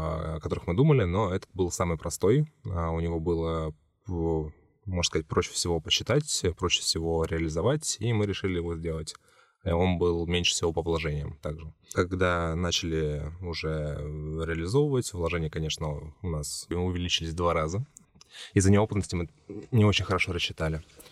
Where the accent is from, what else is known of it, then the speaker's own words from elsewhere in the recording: Saint Petersburg, Russia; Я сам из Питера.